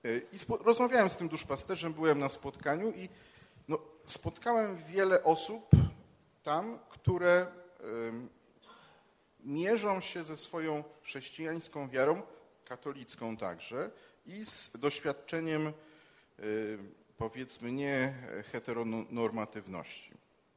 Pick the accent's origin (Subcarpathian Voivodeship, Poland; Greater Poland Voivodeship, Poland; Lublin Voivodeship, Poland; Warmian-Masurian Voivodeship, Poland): Subcarpathian Voivodeship, Poland; Rzeszów; Jedna moja mała ojczyzna to jest Rzeszów.